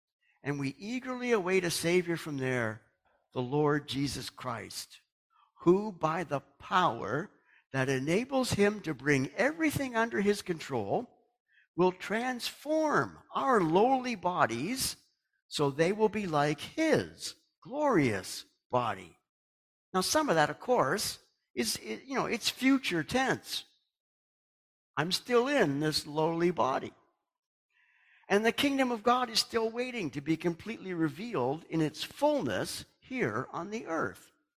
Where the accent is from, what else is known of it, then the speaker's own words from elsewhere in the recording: Canada; born there; I'm a Canadian by birth, but my main citizenship now is